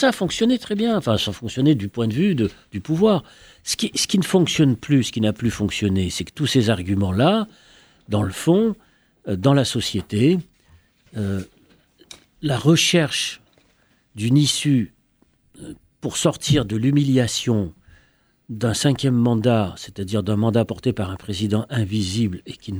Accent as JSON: {"language": "French", "town": "Constantine", "region": "Constantine Province", "country": "Algeria", "tie": "born or raised there", "said": "Sur mon enfance à Constantinois."}